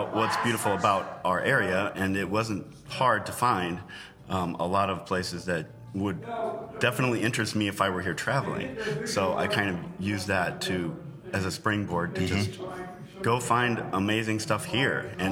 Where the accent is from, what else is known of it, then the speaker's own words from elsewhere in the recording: Omaha, Nebraska, United States; which I grew up in Omaha, so I know Omaha pretty well